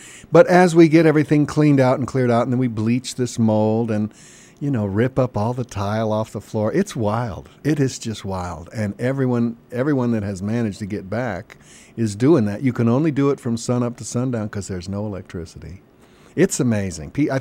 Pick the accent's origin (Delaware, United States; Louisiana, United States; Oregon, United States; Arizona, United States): Louisiana, United States; New Orleans; To be in New Orleans right now, which is my hometown, it's like a post-nuclear winter down there.